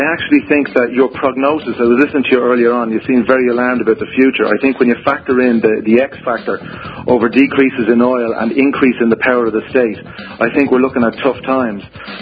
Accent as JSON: {"language": "English", "country": "Ireland", "lives_now": "Dubai, United Arab Emirates", "said": "I'm in Dubai. I'm Irish myself"}